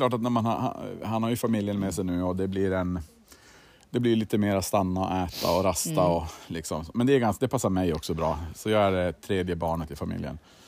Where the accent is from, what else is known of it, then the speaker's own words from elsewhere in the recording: Luleå, Norrbotten County, Sweden; Det vore enklare om det var hemma i Luleå.